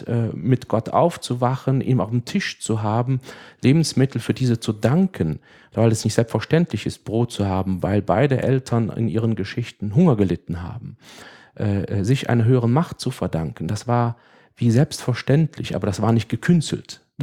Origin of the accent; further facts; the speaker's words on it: Waldbröl, North Rhine-Westphalia, Germany; Ich bin in Waldbröl geboren, im Oberbergischen, im tiefsten Oberbergischen Süden, der Geburtsstadt Anton Wilhelms Florentin von Zuckermaglio.